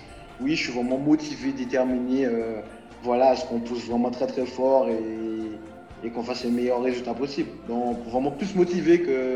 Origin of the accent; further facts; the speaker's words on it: Marie-Galante, Guadeloupe, France; Et Marie-Galante, c'est une petite île voilà, qui a beaucoup de valeur, qui a beaucoup de richesses.